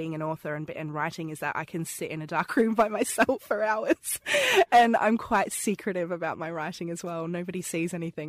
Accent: Queensland, Australia

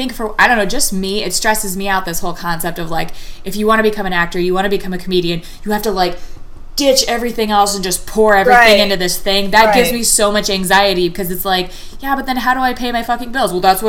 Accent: Cleveland, Ohio, United States; I was like, yeah, I'm from Cleveland

